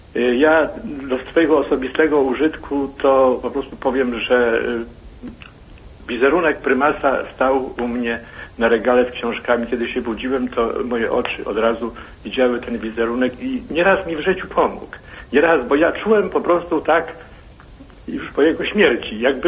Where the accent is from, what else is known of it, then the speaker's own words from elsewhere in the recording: Gniezno, Greater Poland Voivodeship, Poland; born there; Ja urodziłem się w Gnieźnie i w latach 50. miałem szansę być bardzo blisko prymasa jako chłopiec.